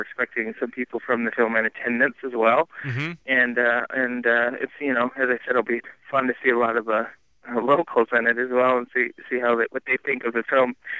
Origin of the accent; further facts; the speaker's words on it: Michigan, United States; Well, you know, I grew up in West Michigan. I absolutely love that area.